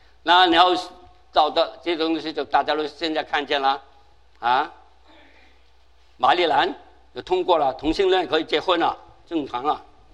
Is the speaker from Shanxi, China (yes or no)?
no; Guangzhou, Guangdong, China; 我就沾光了，我是广州来的